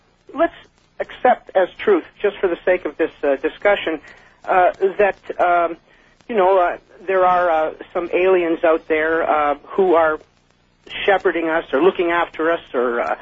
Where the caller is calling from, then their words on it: Sudbury, Ontario, Canada; from Sudbury, Ontario, just north of Toronto.